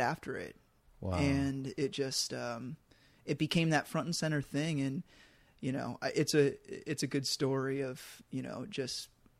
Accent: Portland, Oregon, United States; I grew up in Portland, grew up listening to Mike Parker on the radio, going down to Corvallis

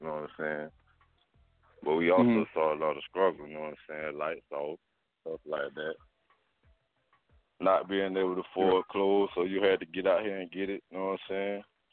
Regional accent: Ocala, Florida, United States; I'm from Florida, Ocala, Florida, Central Florida. Like an hour away from Orlando, Florida. Like 30 minutes away from Gainesville, Florida.

